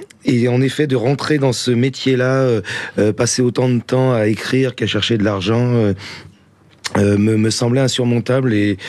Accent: France; accent: French; ça m'a surtout appris à conserver mon accent français parce que ça plaisait beaucoup aux filles. Donc j'ai pas du tout l'accent américain. J'ai conservé un accent très

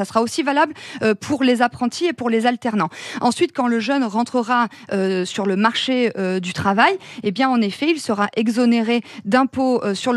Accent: Nouvelle-Aquitaine, France; Moi, je viens donc de la Nouvelle-Aquitaine

